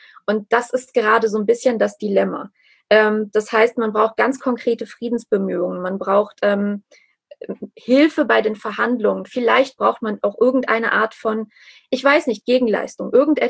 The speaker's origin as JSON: {"language": "German", "country": "Armenia", "said": "habe ich auch unfassbare Angst einfach um, man kann sagen, einfach um mein Heimatland, also auch um Nachbarn, um Freunde, auch um Menschen, die ich nicht kenne."}